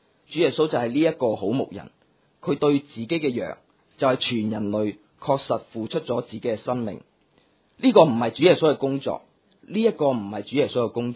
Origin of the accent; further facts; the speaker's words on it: Hong Kong; 呢啲亦都大部分咧我哋香港人翻工嘅时候咧会有嘅心态嚟嘅